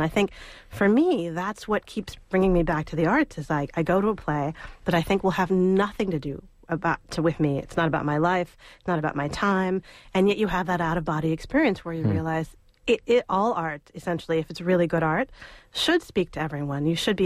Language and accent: English; Fremont, California, United States; I mean, I wasn't always drawn to plays or movies about, you know, being an Indian chick growing up in Fremont.